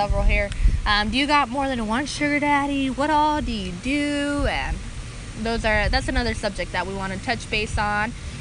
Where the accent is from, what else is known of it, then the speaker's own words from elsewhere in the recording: Kansas, United States; Yeah, well, you know, Ken's from Florida, I'm from Kansas.